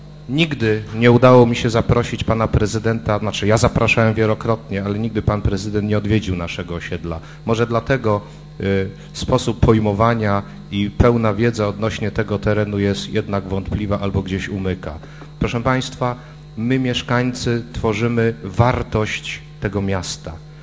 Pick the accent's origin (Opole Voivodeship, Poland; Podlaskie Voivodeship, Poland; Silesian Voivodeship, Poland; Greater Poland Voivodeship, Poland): Greater Poland Voivodeship, Poland; Poznań; Jako mieszkańcy osiedla Edwardowo, jako my poznaniacy